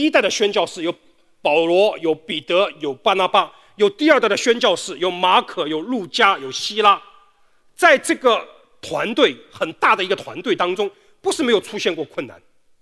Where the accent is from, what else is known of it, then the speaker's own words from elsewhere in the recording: Shanghai, China; 我们上海人只有羊圈，那羊圈的嘛